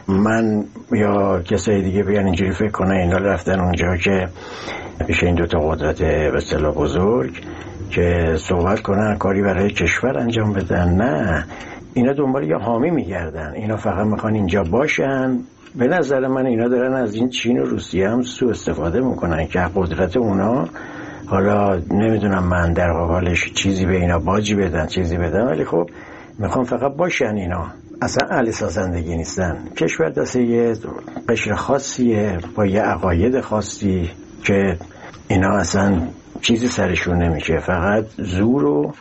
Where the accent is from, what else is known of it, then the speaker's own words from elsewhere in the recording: Iran; به عنوان یک ایرانی اینو خوب از داخل من دارم میبینم